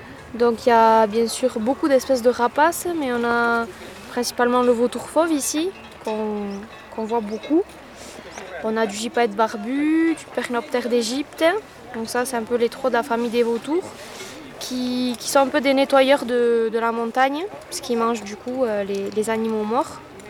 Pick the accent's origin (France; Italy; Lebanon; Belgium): France; Nouvelle-Aquitaine; je suis originaire du Pays Basque. Pays Basque dans les terres, donc voilà, en montagne, j'ai toujours vécu près de la montagne